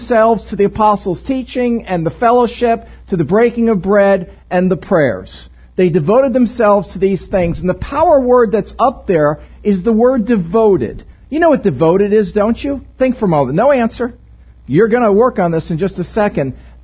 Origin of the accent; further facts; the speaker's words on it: New Jersey, United States; accent: Jersey; Pardon my Jersey accent, whatever that was.